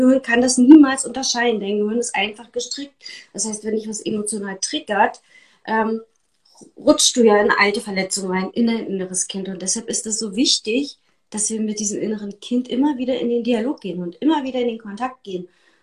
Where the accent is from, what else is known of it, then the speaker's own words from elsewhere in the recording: East Germany, Germany; ich bin in der DDR groß geworden